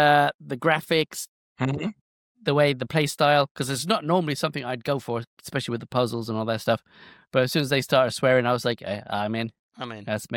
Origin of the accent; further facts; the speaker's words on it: Ireland; I can say that because I'm Irish.